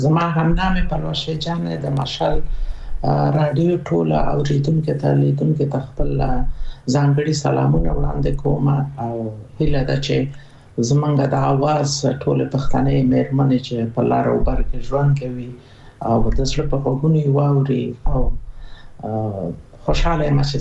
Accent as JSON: {"language": "Pashto", "region": "Nangarhar", "country": "Afghanistan", "tie": "born there", "said": "زه په ننګرهار کې زیږیدلې یم، د بیسودو په کلي کې زیږیدلې یم چې د ننګرهار ته نږدې د بیسود د پله تر څنګ یوه سیمه ده او د جمالیو کلي کې زه زیږیدلې."}